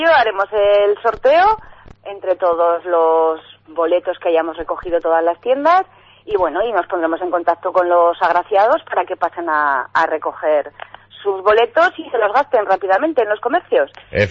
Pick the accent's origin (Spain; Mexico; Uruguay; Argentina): Spain; Fustiñana, Navarre; Yo soy de Fustiñana y de cría era una aventura venir a Tudela